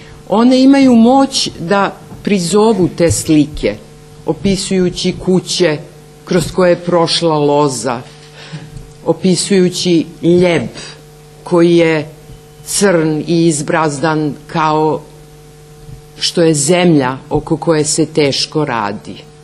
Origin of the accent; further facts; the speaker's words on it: Kosovo; mi smo iz istog kraja, mi smo iz Kosovog luga, mi te slike pamtimo i znamo.